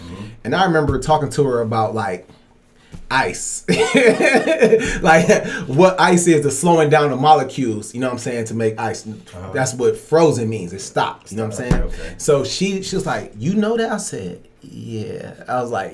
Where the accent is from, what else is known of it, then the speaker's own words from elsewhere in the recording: Superior, United States; No, I grew up in Superior, so I had to use a bus to. I had to sneak to go to the Heights.